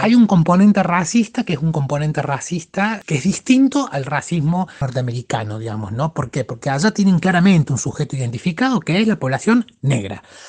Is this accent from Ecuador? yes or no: no; Argentina; Argentina siempre se construyó en el relato de que descendemos de los barcos y que somos europeos